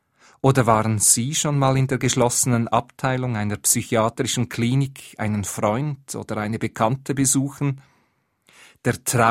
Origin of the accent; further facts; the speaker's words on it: Switzerland; Wir leben noch nicht im Paradies, auch als Schweizer nicht.